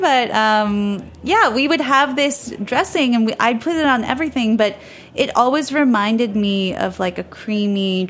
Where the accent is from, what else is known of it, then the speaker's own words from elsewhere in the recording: New York City, New York, United States; I was born here in New York and grew up American, but I'm also Japanese. And in my home, I grew up eating Japanese food